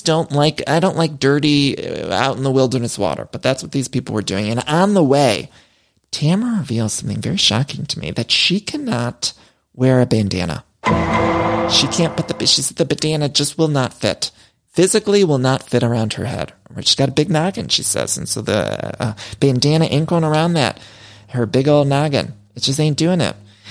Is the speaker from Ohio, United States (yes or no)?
yes; Ohio, United States; I'm from Ohio, and I'm not certainly not at an Ohio Shell seeing people wearing cowboy hats.